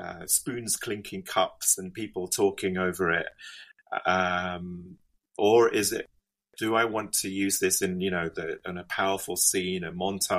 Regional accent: London, United Kingdom; now in Budapest, Hungary; I'm based in Budapest, but I'm from London.

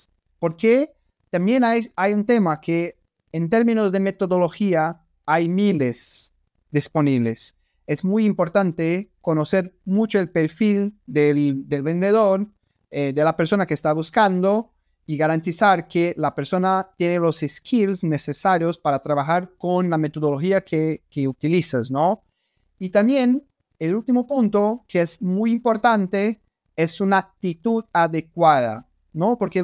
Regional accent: Brazil; Para mí, como brasileño, Ayrton Senna es la persona que me encantaría cenar con él

